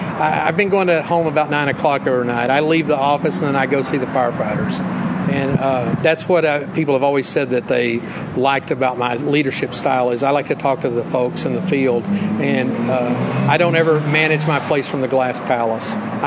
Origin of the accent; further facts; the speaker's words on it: Texas, United States; growing up in Texas, and I was always an Aggie supporter as a kid